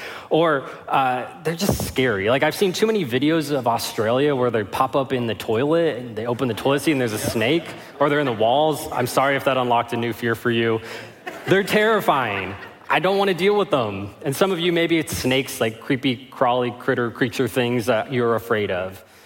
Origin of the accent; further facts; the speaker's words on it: California, United States; I am from Southern California, so this weather, this heat is awesome.